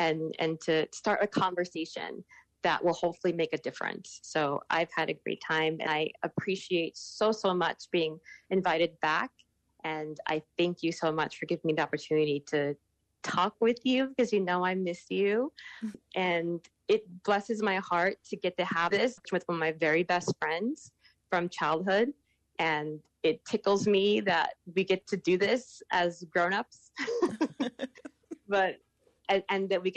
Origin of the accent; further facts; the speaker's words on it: Alaska, United States; being a child of color growing up in Alaska